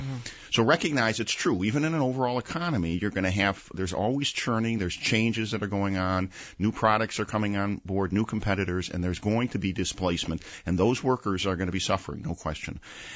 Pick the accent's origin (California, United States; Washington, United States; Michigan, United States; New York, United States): Michigan, United States; Detroit; I just went back to my hometown, Detroit.